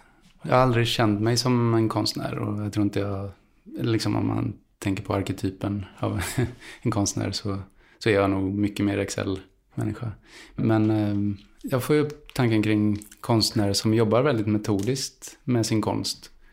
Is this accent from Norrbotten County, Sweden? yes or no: no; Gothenburg, Västra Götaland County, Sweden; Jag växte upp i Hammarkullen och när jag var 7 så... Så flyttade vi till Landalabergen som inte är en förort alls. Men det var lite miljonprojektskänsla mitt i stan kan man säga.